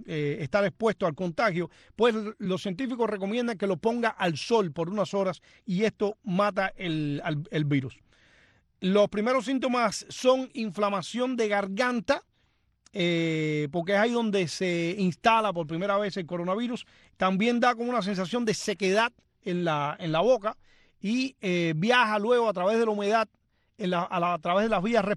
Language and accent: Spanish; Cuba; moved away; Yo me puse a pensar cuando salí de Cuba en el año 94